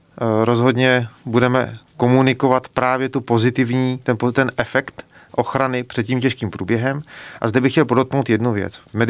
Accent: Karlovy Vary Region, Czechia; já sám jsem z Karlovarska

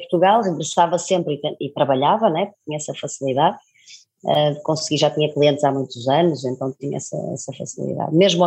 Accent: Norte, Portugal; tive a sensação que voltei para a minha infância em Trás-os-Montes com os meus avós

